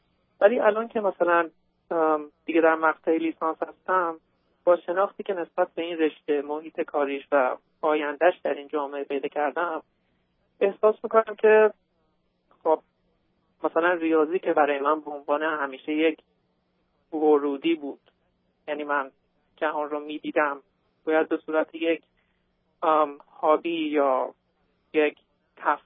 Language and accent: Persian; Iran; moved away as an adult; now in United States; من 25 سال دارم و حدود 2 سال و نیمه که از ایران به آمریکا اومدم